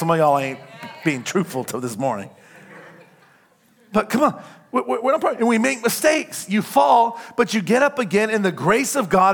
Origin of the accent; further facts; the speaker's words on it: New York, United States; I'm a New Yorker and you better get out of my way